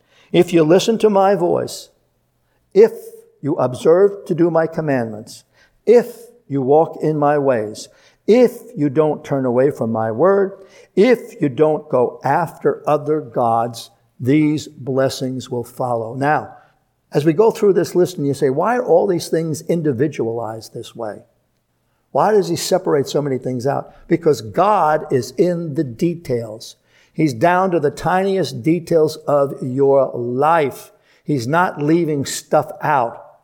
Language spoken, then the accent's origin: English; Brooklyn, New York, United States; In growing up in Brooklyn, you could be on your street, 22nd Street, where I was where I grew up.